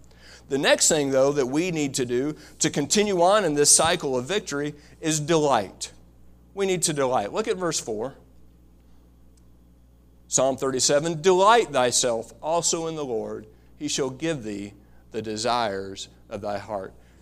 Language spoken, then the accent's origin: English; Kentucky, United States; we grew up in Kentucky, you know, and tornadoes were big down there